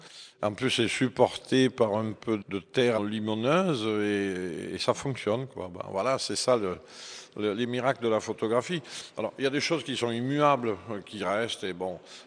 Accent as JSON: {"language": "French", "town": "Arles", "region": "Provence-Alpes-Côte d'Azur", "country": "France", "tie": "born there", "said": "c'est la Camargue, c'est le pays de ma mère, c'est le pays de mon père, et moi je suis né à Arles, mais c'est la capitale de la Camargue."}